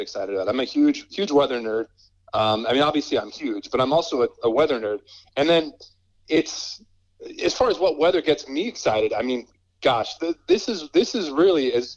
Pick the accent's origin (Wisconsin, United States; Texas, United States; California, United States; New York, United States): Texas, United States; Dallas; so I tagged along with him a few times growing up in Dallas, Texas, and that was exhilarating.